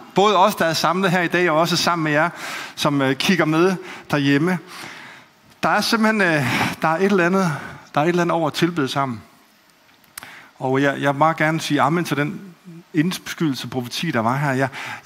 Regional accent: Jutland, Denmark; Jeg er selv jyde.

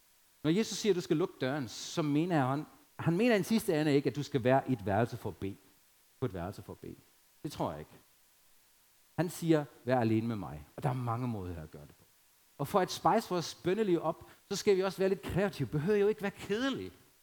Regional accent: Germany; Danish is a second language; now in Denmark; dengang jeg voksede op i Harzen, der havde vi meget skov.

